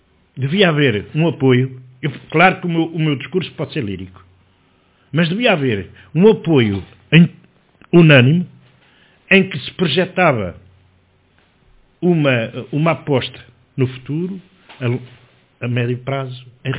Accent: Portugal; nós somos portugueses, somos latinos e temos uma maneira de ser

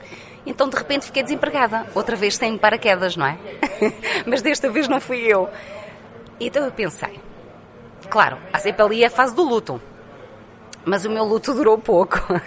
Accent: Águeda, Aveiro, Portugal; mas também tinha estúdios em Águeda, que é de onde eu sou.

